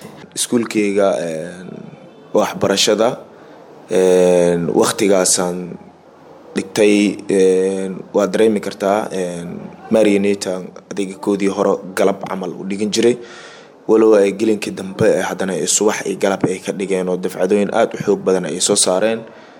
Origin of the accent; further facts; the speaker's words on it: Jowhar, Middle Shabelle, Somalia; waxaan ku dhashay isbitaalkaas Jowhar aan ku dhashay gaar ahaan isbitaalka Antarasos waxaan ku soo barbaaray Jowhar